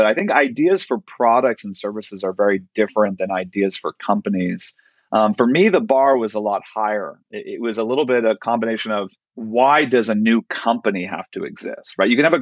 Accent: California, United States; growing up in Silicon Valley, there's always there's a mystique around founders

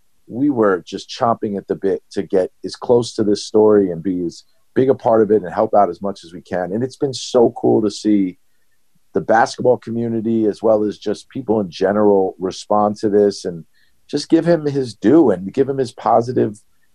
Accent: New York City, New York, United States; Like, growing up in New York, Stephon Marbury was a superhero

